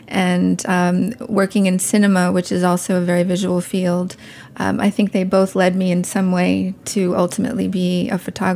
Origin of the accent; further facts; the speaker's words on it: New York City, New York, United States; But technically, I'm from New York City.